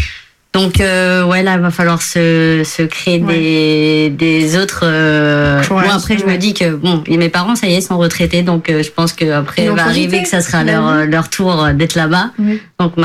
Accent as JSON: {"language": "French", "town": "Pombal", "region": "Leiria District", "country": "Portugal", "said": "Pas loin de Leiria."}